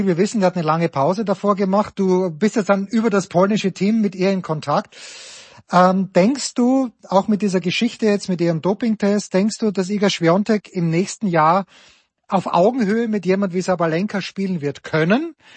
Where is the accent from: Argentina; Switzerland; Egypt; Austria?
Austria; Als Österreicher schaue ich in dieser Woche, Kasi, gerne nach Limoges